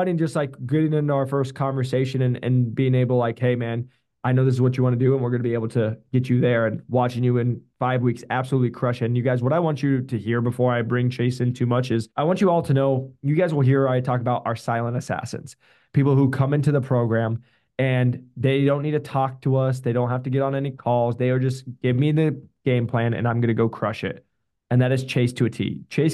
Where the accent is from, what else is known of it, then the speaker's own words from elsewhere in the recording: Omaha, Nebraska, United States; I'm from the Omaha area.